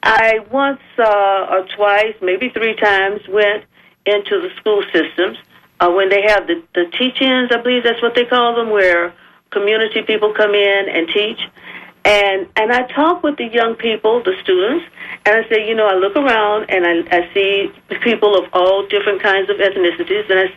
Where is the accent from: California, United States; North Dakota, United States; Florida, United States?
Florida, United States; Tampa; I was born and raised in the Latin quarters, Ybor City, in Tampa, just before the middle of the 20th century.